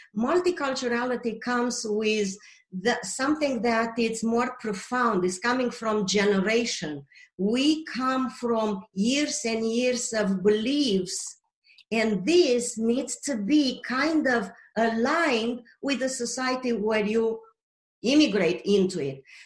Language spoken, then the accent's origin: English; Romania; English is a second language; moved away; I didn't have a phone number to call. When I had to eat, I didn't know people can order sandwiches. I didn't know from Romania people can go